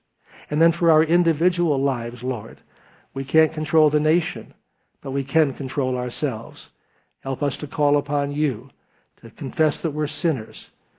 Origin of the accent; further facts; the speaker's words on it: Albany, New York, United States; There was one on a house near where I grew up in the Albany area